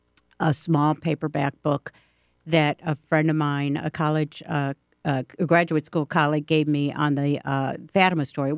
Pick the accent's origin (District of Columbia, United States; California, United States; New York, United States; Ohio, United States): Ohio, United States; Akron; No. I'm from Akron, Ohio.